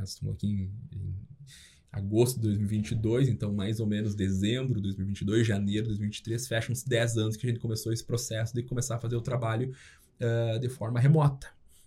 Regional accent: Bahia, Brazil; eu não sou gaúcho, né? Nasci na Bahia, mas fui criado no interior, uma cidade chamada 13 de Maio. Passei minha vida inteira lá.

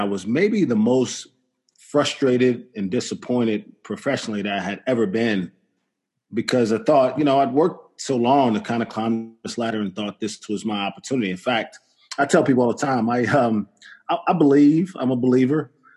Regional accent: Brooklyn, New York, United States; I grew up in Brooklyn, New York, and I got four sisters and no brothers.

